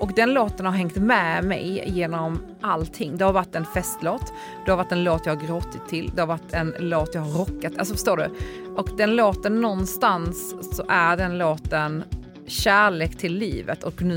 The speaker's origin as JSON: {"language": "Swedish", "country": "Poland", "tie": "born or raised there", "lives_now": "Sweden", "said": "den här låten får mig att tänka på min pappa och min uppväxt i Polen"}